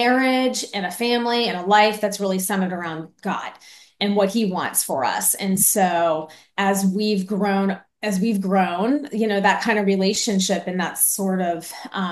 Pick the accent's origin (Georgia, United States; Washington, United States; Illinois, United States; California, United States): Illinois, United States; Chicago; born there; I was born in Chicago, and I at 3 weeks old was adopted by an amazing family who I'm still very close to this very day.